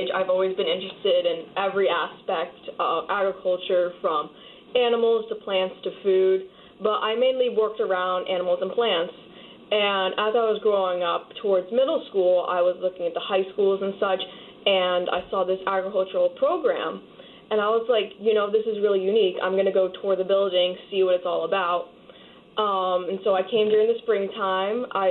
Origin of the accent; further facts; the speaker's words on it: Stamford, Connecticut, United States; No, I am from Stamford.